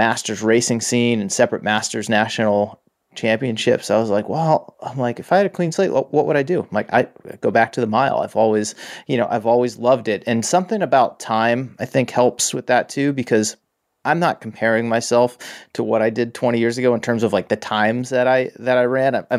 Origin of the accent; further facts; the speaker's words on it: Massachusetts, United States; So I'm from Massachusetts, where I grew up. I ran collegiately in New England.